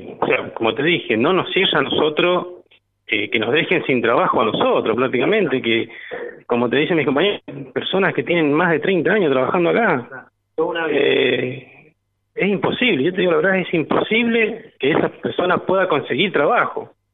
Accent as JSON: {"language": "Spanish", "region": "San Juan", "country": "Argentina", "said": "nosotros somos los sanjuaninos que luchamos día a día por nuestro país"}